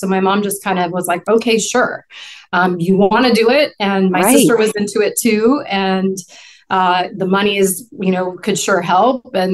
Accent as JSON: {"language": "English", "town": "New York City", "region": "New York", "country": "United States", "tie": "born or raised there", "said": "so many insane, insane things happened growing up in New York in the '80s."}